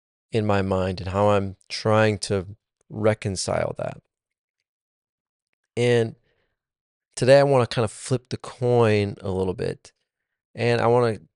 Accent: Minnesota, United States; the university, Minnesota State, which is my alma mater, which is also my hometown.

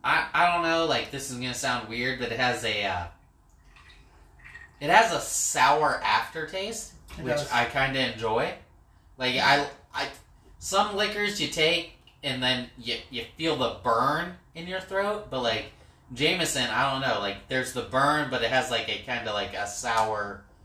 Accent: Ohio, United States; And I'm like, I'm from Ohio. I'm not from Florida.

